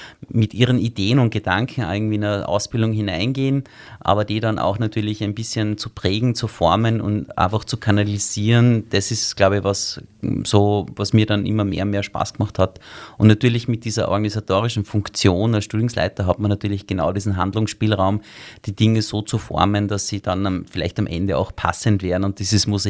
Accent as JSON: {"language": "German", "region": "Salzburg", "country": "Austria", "tie": "born or raised there", "said": "Ich bin ja eigentlich in Salzburg aufgewachsen"}